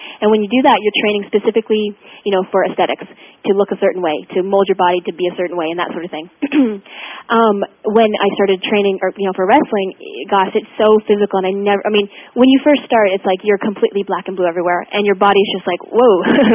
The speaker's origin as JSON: {"language": "English", "country": "Canada", "said": "Of course, I'm not too familiar with your presidents because I'm Canadian."}